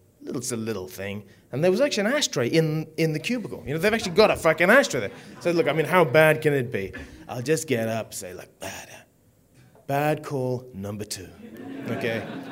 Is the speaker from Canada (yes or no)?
no; Zimbabwe; born there; But, you know, I came from Africa. I was born in Zimbabwe.